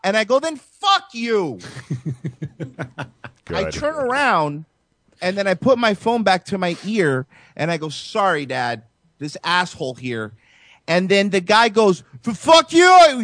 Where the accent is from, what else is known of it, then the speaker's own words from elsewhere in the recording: Florida, United States; sir, I'm sorry, I'm from Florida. I'm not from around here.